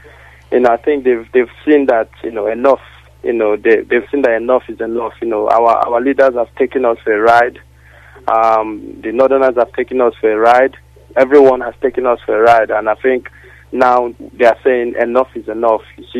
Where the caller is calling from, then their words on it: Israel; I'm from Israel.